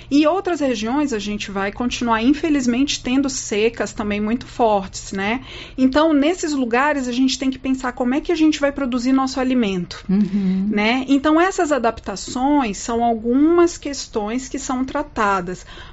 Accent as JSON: {"language": "Portuguese", "town": "Belém", "region": "Pará", "country": "Brazil", "said": "estar nesse espaço aqui que conversa diretamente com a Amazônia, que é a minha terra, né?"}